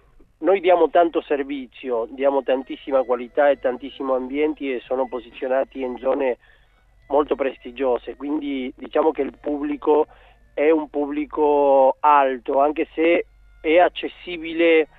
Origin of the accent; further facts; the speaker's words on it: Argentina; now in Italy; Io la vedo da argentino all'estero, non la vedo da europeo.